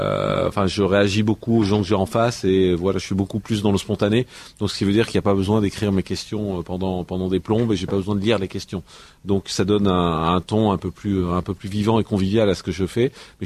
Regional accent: Marseille, Provence-Alpes-Côte d'Azur, France; Une maîtrise de journalisme et communication à Marseille, puisque je suis de Marseille.

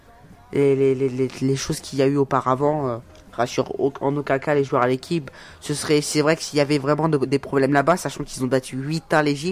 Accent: France; Je suis français, et forcément, je vais donner la qualification de l'équipe de France.

